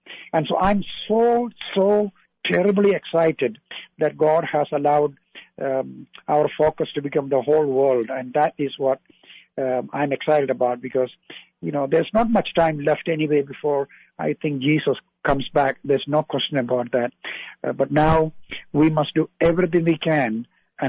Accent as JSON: {"language": "English", "country": "India", "tie": "born or raised there", "said": "And, having born and raised in India, of course, I was always concerned about over 1 billion people live in the country."}